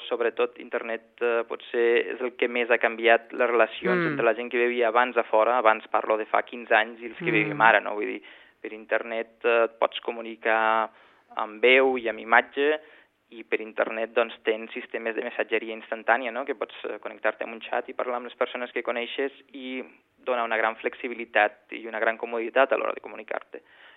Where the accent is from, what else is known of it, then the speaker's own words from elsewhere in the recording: Catalonia, Spain; Jo ho intento d'explicar i fer una mica de pedagogia quan puc